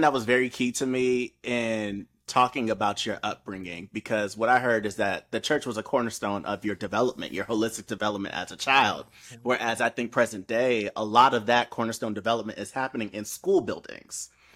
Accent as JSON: {"language": "English", "region": "West Coast", "country": "United States", "tie": "born or raised there", "said": "growing up on the West Coast, I didn't really feel that."}